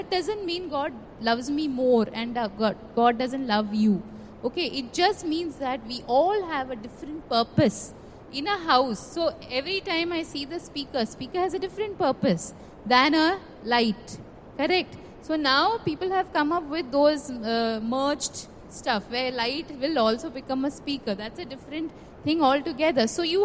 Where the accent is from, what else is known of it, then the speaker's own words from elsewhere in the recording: Panvel, Maharashtra, India; Though we are from India, we are from Panvel